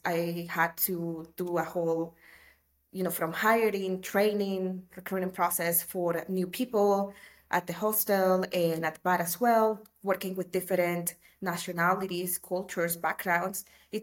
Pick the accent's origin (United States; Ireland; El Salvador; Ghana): El Salvador; now in Guatemala; I'm based in Guatemala at the moment, but I was born and raised in El Salvador.